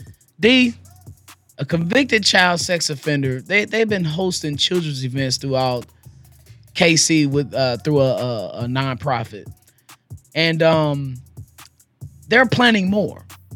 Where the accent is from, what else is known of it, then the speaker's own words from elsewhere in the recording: Kansas City, Missouri, United States; Now, D, I grew up on Kansas City's east side.